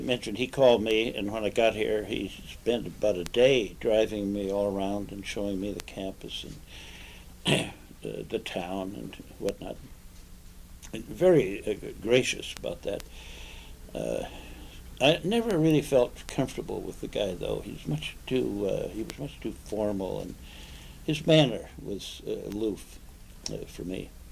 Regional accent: West Coast, United States; I came from the West Coast, and by the time I got here, I'd already done that one book

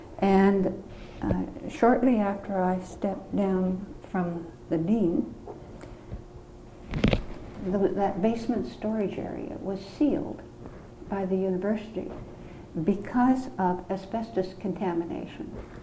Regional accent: Thief River Falls, Minnesota, United States; I was reared in Thief River Falls, Minnesota, which at the time I was there was a population of about 7,000.

